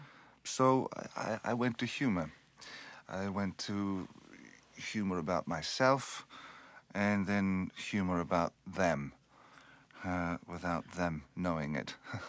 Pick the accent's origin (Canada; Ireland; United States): Ireland; accent: Irish; And I lost my Irish accent, you know, from talking like, you know, little lad.